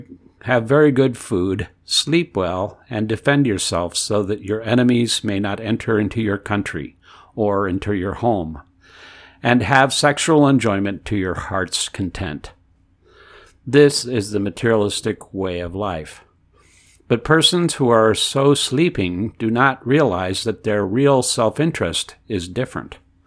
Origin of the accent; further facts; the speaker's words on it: India; born there; I was born in India, educated, then married.